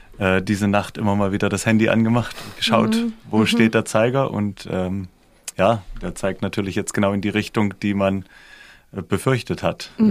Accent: East Germany, Germany; ich bin aus Ostdeutschland

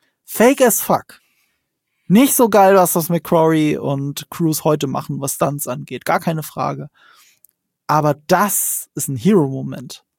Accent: Rhineland-Palatinate, Germany; Ich komme aus der Gegend.

